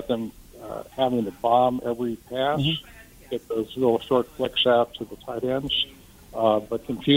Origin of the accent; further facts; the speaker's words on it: Westchester, New York, United States; I grew up in Westchester and went to grade school with Wyatt Tittle's kids. So that dates me a little bit.